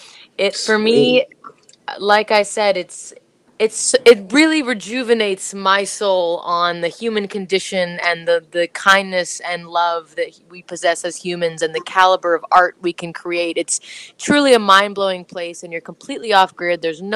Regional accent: Ireland; also born or lived in Italy; now in Los Angeles, United States; I'm a child of the world. I grew up in Ireland, partly in Italy. I am Italian. I live in Los Angeles.

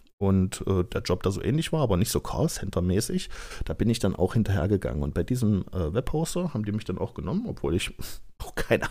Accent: Halle, Saxony-Anhalt, Germany; Ich bin in Halle an der Saale geboren und aufgewachsen, habe hier den größten Teil meines Lebens gewohnt und wohne auch immer noch hier.

